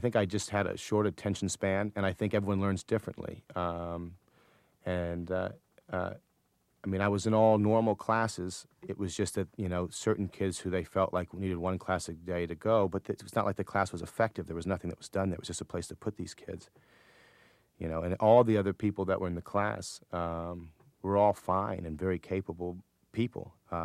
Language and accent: English; Lake Forest, Illinois, United States; also born or lived in Minnesota / Buffalo Grove; I lived in Minnesota for 1 month, and I was raised in Buffalo Grove, which is sort of a middle-class suburb in Illinois. And I lived there till I was 8, and then I moved to Lake Forest, Illinois